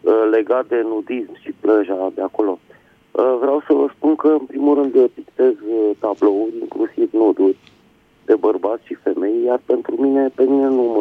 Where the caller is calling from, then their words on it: Bucharest, Romania; din București.